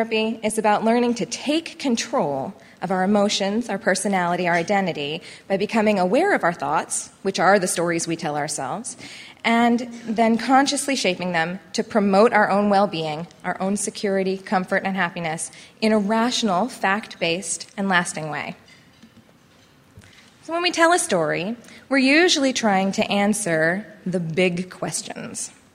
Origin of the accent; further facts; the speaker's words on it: Fort Collins, Colorado, United States; So a little bit about me. I'm from Fort Collins, Colorado. These are some pictures of my home.